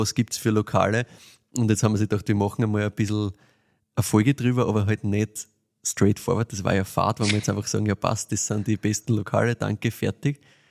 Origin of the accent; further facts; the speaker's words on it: Vienna, Austria; klar, wir sind aus Wien